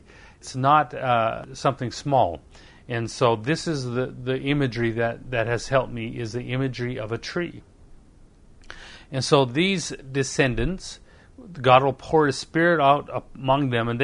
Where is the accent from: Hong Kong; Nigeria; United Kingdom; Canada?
Canada; now in United States; where I was raised in Canada, we have ice and snow, and those trees are strong.